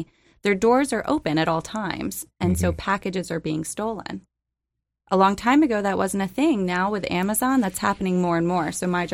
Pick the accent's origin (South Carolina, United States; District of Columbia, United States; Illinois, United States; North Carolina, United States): South Carolina, United States; Charleston; I'm from Charleston, South Carolina.